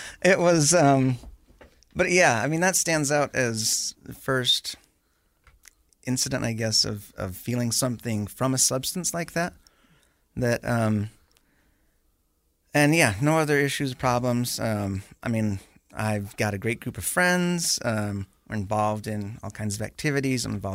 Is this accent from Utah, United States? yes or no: yes; Ephraim, Utah, United States; also born or lived in Tempe, Arizona; We moved to Arizona, Tempe, for a couple of years, but I call Ephraim home. I grew up down in San Pete County.